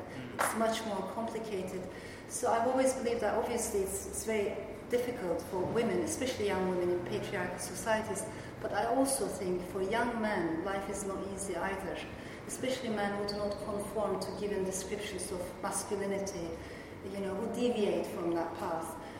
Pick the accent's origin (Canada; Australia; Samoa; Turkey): Turkey; maybe because I come from Turkey, and Turkey is always seen as this bridge culture.